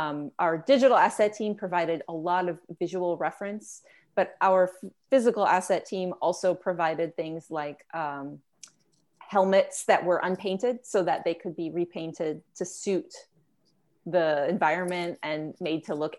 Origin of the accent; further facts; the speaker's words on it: Midwest, United States; I grew up in the Midwest, so I grew up going to Disney World, Walt Disney World a lot, and I love it.